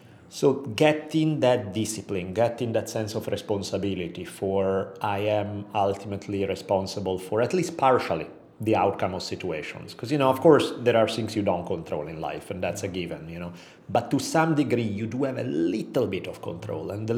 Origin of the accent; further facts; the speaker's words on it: Milan, Lombardy, Italy; moved away as an adult; now in United States; Growing up for me, I was born in 1974. So I was in Milan from the time I was born through 1992. So that's kind of the time frame for me being raised there.